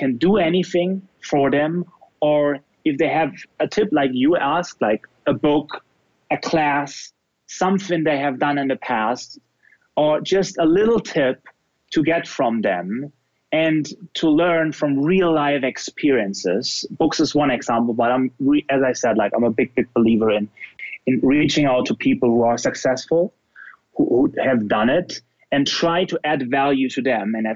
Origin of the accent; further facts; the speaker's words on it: Germany; English is a second language; I am German. You understand it by just listening to me that I'm not an American-based guy based on my accent.